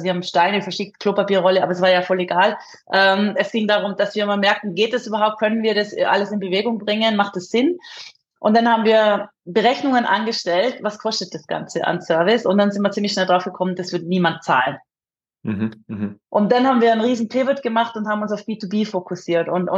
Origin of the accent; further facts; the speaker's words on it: Austria; also born or lived in South Africa / Vienna / United States; now in Switzerland; ursprünglich Österreicherin, aufgewachsen in Österreich, Südafrika, lange in Wien studiert, ein bisschen USA gelebt, dann ein bisschen Südafrika gelebt, bevor es mich in die Schweiz verschlagen hat.